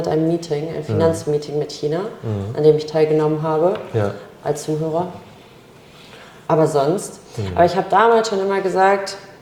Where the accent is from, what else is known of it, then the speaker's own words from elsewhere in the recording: Porta Westfalica, North Rhine-Westphalia, Germany; aufgewachsen bin ich in Porta, Westfalica, im Kreis Minh. Und da lebe ich heute auch immer noch. Ja, ich bin 29 Jahre alt.